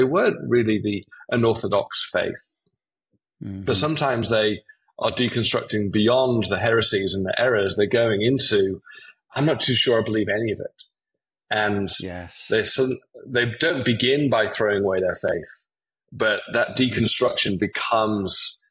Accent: England, United Kingdom; Obviously, I'm not from America. I'm from England.

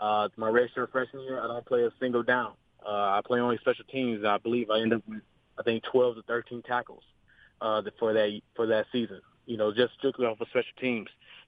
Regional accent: Cleveland, Ohio, United States; Growing up in Cleveland, man, it's tough. Tough, man. I'm not gonna lie to you. It's tough.

